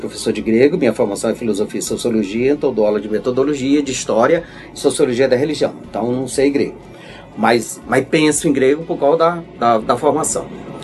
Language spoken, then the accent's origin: Portuguese; Ceará, Brazil; now in São Paulo, Brazil; eu sou do Ceará, tenho 56 anos... filho de pastor assembleiano, moro há 22 anos em São Paulo, nasci e me criei na Assembleia de Deus